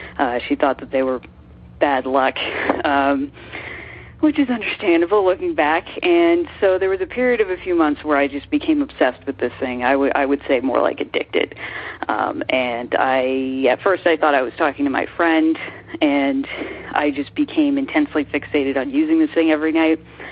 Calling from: Toronto, Ontario, Canada; I'm from Toronto, Canada.

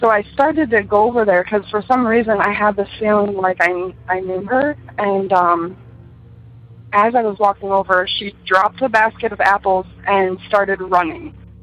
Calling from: Michigan, United States; I'm calling from Michigan.

